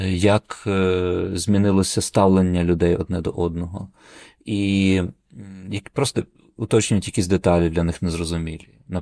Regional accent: Lviv, Lviv Oblast, Ukraine; Це те, чого ми, львів'яни, собі якраз дуже часто не могли дозволити.

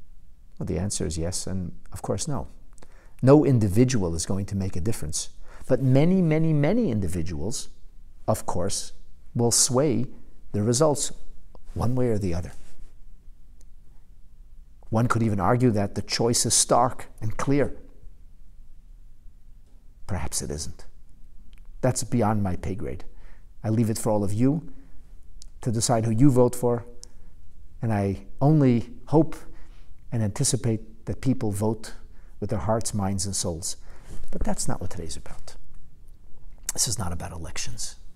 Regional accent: Canada; although I'm a Canadian living in Canada

